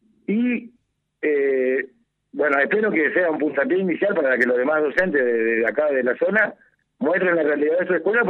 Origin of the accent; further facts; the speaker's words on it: Castelli, Chaco, Argentina; yo que soy de Castelli